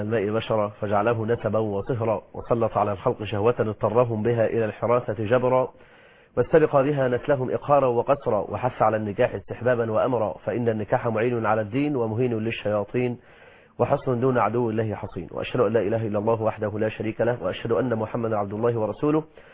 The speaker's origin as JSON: {"language": "Arabic", "country": "Egypt", "said": "ونرى كثير جدا جدا عندنا في مصر 9 مليون امرأة مطلقة"}